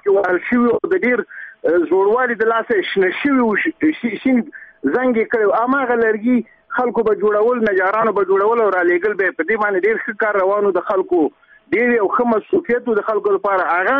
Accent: Kunar, Afghanistan; زه د کونړ اوسېدونکی یم،

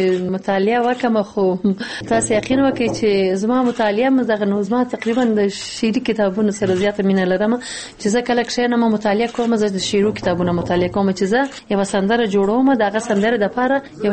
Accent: Afghanistan

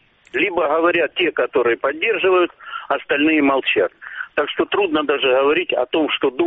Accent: Pervomaisk, Luhansk Oblast, Ukraine; я из города Первомайска, Луганской области, который находится в оккупации.

